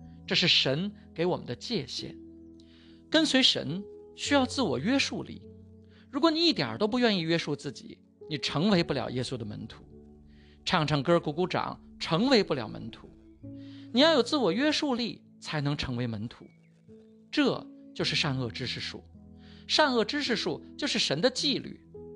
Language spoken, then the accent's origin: Chinese; China; 我们中国人对这样的人有一个称呼，叫做禽兽。